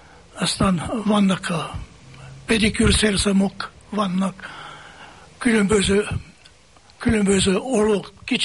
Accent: Sofia, Sofia City, Bulgaria; moved away as an adult; now in Hungary; Jugoszláv, Szlovéniából való, az én őseim onnan való. De én születtem Szófiában, Bulgáriában, és ott éltem 33 évig.

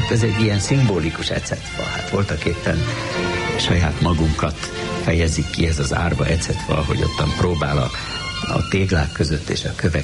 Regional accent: Budapest, Hungary; born there; A 6. kerület mélyéből, hajnali 4 óra tájban születtem meg.

